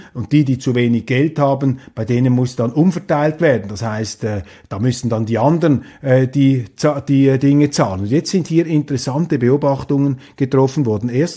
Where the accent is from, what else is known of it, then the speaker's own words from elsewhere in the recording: Switzerland; Das ist unser Land, das erinnert uns auch daran und zwingt uns auch als Schweizer, selber diese Weltoffenheit zu bewahren